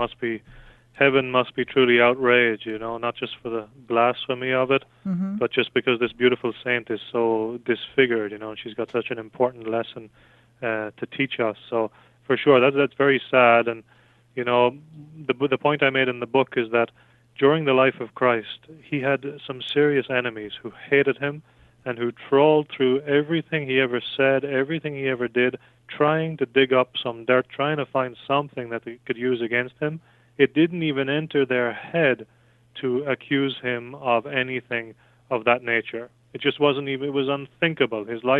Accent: west of Ireland, Ireland; I'm from Ireland, west of Ireland, so I've seen

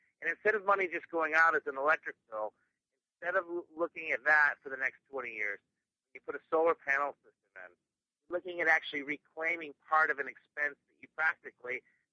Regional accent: Michigan, United States; now in Southern California, United States; I grew up in Michigan. They're not going to be putting a lot of solar panels on rooftops in Michigan anytime soon because we have 237 cloudy days a year.

